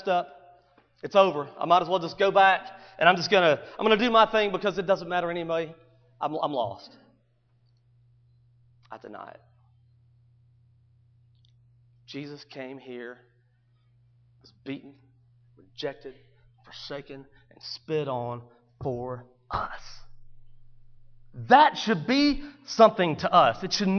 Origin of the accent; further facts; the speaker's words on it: United States; I don't need any help. I'm an American.